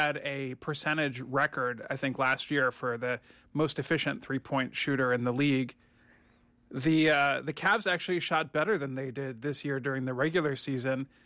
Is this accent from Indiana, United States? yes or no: no; Cleveland, Ohio, United States; I grew up in Cleveland.